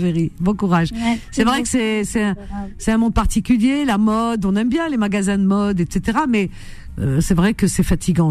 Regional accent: Algeria; je suis native d'Algérie, mais je me dis maghrébine parce que pour moi on a la même culture.

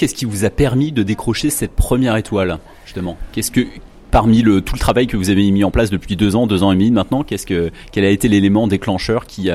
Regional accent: Bourgogne-Franche-Comté, France; Pourquoi cette, une telle présence nippone ici chez nous en Côte d'Or?

